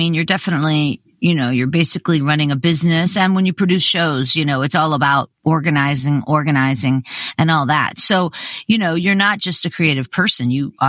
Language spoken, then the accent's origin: English; Pittsburgh, Pennsylvania, United States; I'm from Pittsburgh, Pennsylvania.